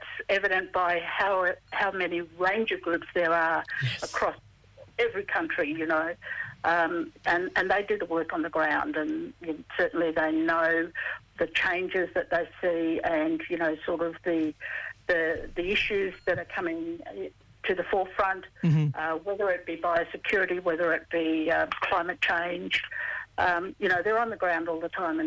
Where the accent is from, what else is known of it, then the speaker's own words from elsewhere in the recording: Cairns, Queensland, Australia; also born or lived in Thursday Island / Tasmania; I was born in Thursday Island, my father's Torres Strait. Grew up and lived in Cairns until high school days and then moved south.